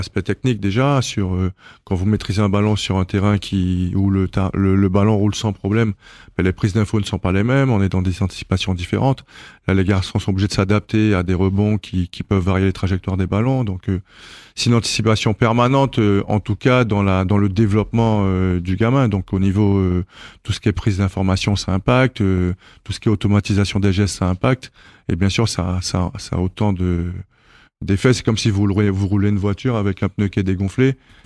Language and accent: French; French Guiana; Moi, je suis originaire d'Amérique du Sud, en Guyane.